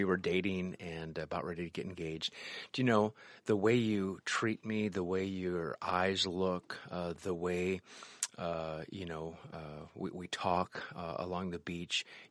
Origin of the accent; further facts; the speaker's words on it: Midwest, United States; growing up in the Midwest, then moving out to Los Angeles, then moving out to the Boston area